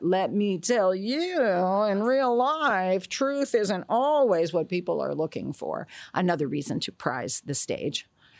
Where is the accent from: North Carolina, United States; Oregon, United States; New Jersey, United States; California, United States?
New Jersey, United States; Newark; born there; I was born in Newark, New Jersey